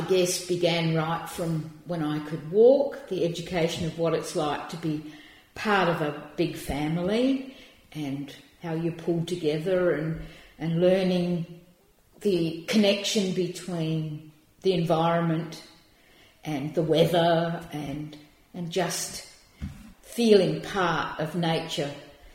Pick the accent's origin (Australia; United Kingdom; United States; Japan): Australia; Maitland, South Australia; from the age of about three we lived on a farm that was 15 kilometres south of Maitland, the district of Sandylands, which is a huge metropolis that in its heyday had a couple of houses and a telephone exchange.